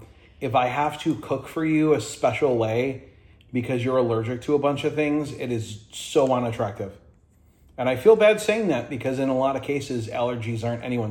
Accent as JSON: {"language": "English", "country": "Ireland", "said": "And I'm Irish. We eat meat and potatoes every day."}